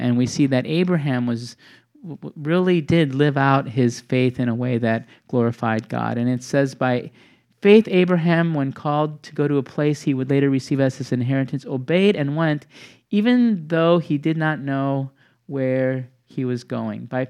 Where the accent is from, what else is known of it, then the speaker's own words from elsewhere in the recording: Milwaukee, Wisconsin, United States; Now, this is my hometown, Milwaukee, Wisconsin.